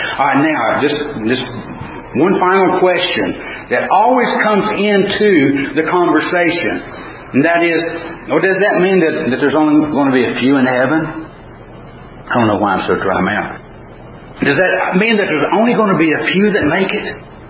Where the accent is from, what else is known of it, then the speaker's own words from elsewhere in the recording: Tennessee, United States; we're from Tennessee, so a time or two we went to watch the Tennessee football games.